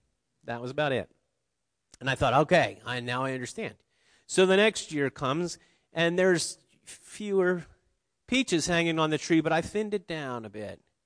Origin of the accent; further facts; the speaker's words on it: Midwest, United States; I grew up in the Midwest where we had fruit trees.